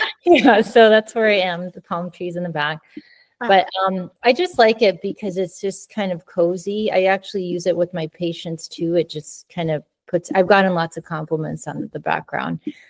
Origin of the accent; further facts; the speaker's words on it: Florida, United States; I was raised in Florida, you know, didn't see snow until much later.